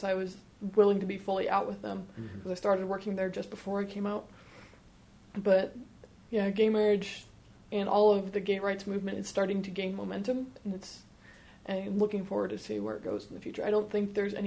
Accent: Kansas, United States; now in Wisconsin, United States; even in my home state of Kansas, I could get kicked out of an apartment or lose a job just because I'm gay, which thankfully in Wisconsin, there are securities against that.

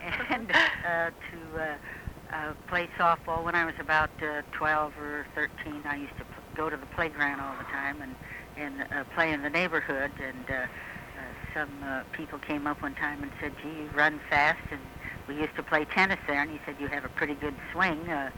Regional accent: Los Angeles, California, United States; born there; I was born in Los Angeles, California, and in 1922.

